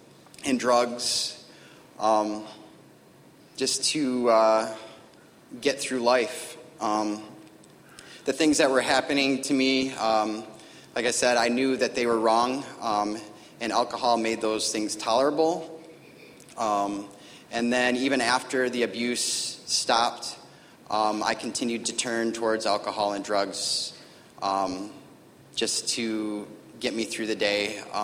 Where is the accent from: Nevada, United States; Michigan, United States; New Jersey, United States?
Michigan, United States; Midland; I'm from Midland, Michigan, and this is my church.